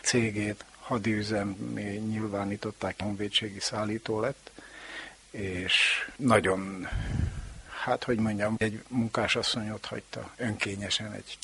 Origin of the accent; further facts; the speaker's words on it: Hódmezővásárhely, Csongrád-Csanád, Hungary; Édesanyám félegyházi, édesapám meg Gyulán született. És vásárhelyen találkoztak, éltünk tulajdonképpen nagyon jól.